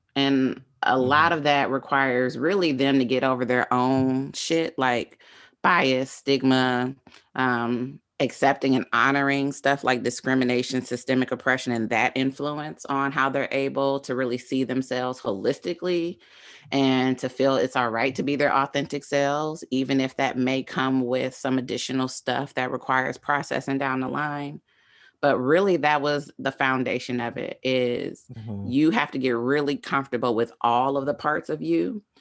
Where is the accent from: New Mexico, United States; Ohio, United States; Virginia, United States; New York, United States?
Ohio, United States; Cleveland; also born or lived in Riverdale, Georgia; I am from Cleveland, Ohio. I was also raised in Riverdale, Georgia, like 15 minutes outside of Atlanta for anybody familiar with the area, but then back to Cleveland for eighth grade through high school